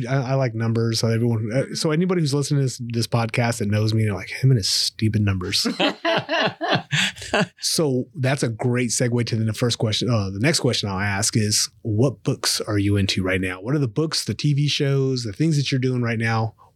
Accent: California, United States; Oh, I remember just looking at that. I was like, who would want to live here? Because I came from California.

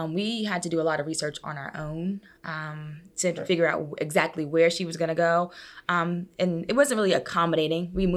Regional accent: Texas, United States; Coming from a state that's sports driven, we came from Texas

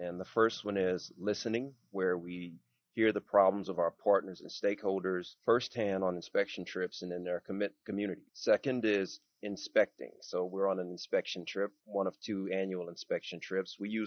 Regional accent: New Iberia, Louisiana, United States; now in Lafayette, United States; And I was born and raised in New Iberia, Louisiana, and I'm currently in Lafayette, Louisiana.

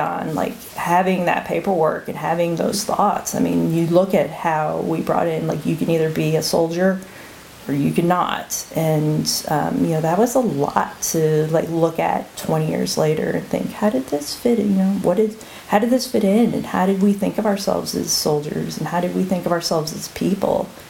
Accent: Midwest, United States; I was young. I was underexposed. I was from the Midwest.

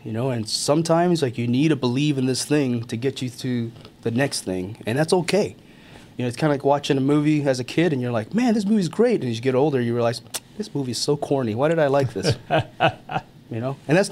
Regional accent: United States; Being an American, growing up here, obviously being in two different worlds, right?

